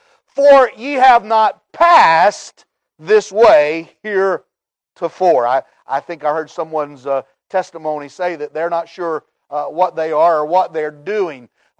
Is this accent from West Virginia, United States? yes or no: yes; Logan, West Virginia, United States; That's my hometown, that area. I'm from Logan